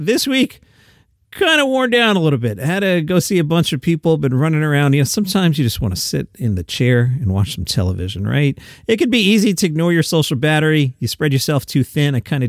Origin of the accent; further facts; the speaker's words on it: Queens, New York, United States; accent: Queens; I've noticed my Queens accent has drifted a little back in this week.